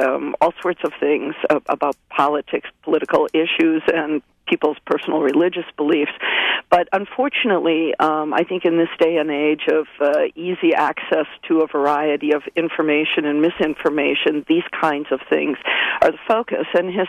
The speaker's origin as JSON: {"language": "English", "town": "Fond du Lac", "region": "Wisconsin", "country": "United States", "tie": "born or raised there", "said": "I'm enjoying a weekend in my hometown of Fond du Lac."}